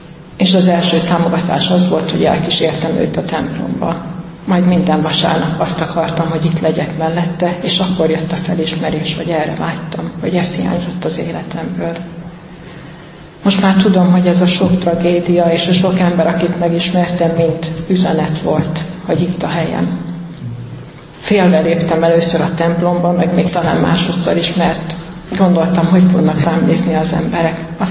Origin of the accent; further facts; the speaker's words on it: Tiborszállás, Szabolcs-Szatmár-Bereg, Hungary; 1971-ben születtem, Tiborszálláson nevelkedtem, református szülők gyermekeként.